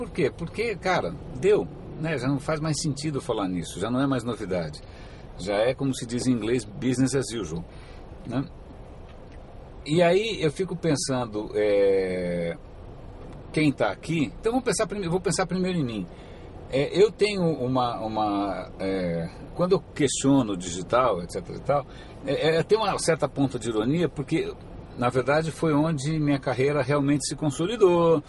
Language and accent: Portuguese; São Paulo, Brazil; eu tenho bastante carinho pela região central da cidade, que é onde eu nasci e onde eu cresci. Quando eu nasci, meus pais moravam na Nestor Pestana, no Centrão. Depois foram morar na Avenida São Luís, do lado do Copan, do lado do Edifício Itália.